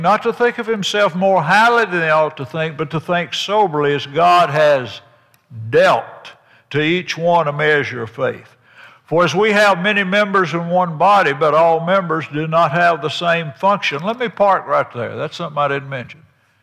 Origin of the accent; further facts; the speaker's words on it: Tennessee, United States; When I was growing up in Hickman County, Tennessee, we traded Harbor Store.